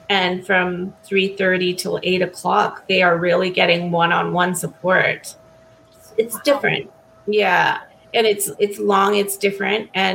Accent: Canada; I grew up here in Canada.

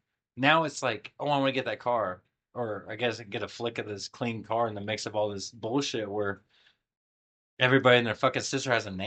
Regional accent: Terre Haute, Indiana, United States; moved away as an adult; now in Outer Banks, United States; I moved to the Outer Banks and didn't know what that fucking place was from Indiana. I grew up and born and raised in Terre Haute, Indiana.

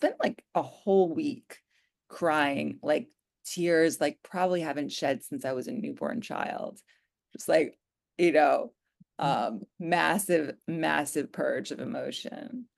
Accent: United States; but I'm an American. So I'm going to talk about American culture, and I've been to Europe.

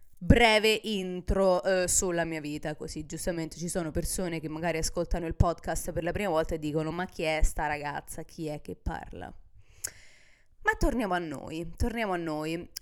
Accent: Rome, Lazio, Italy; now in United States; vivo negli Stati Uniti, sono nata e cresciuta a Roma, ma vivo negli Stati Uniti da quanto tempo? Da troppo tempo, forse. Da troppo tempo. E in questo momento vivo con mio marito, che è americano. Viviamo nello stato della Virginia

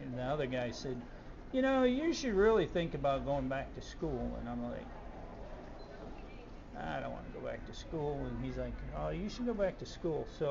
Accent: South Dakota, United States; I'm from South Dakota.

